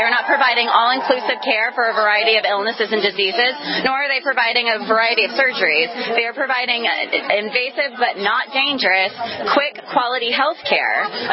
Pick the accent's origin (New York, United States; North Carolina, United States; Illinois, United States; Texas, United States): North Carolina, United States; I'm from North Carolina. I live in the South.